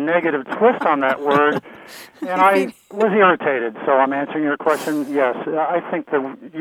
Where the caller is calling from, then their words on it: Vermont, United States; I'm calling from Vermont.